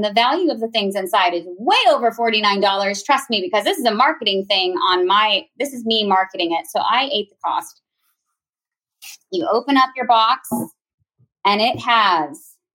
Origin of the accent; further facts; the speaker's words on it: Virginia, United States; I am now a mom of 4 and I am from Virginia.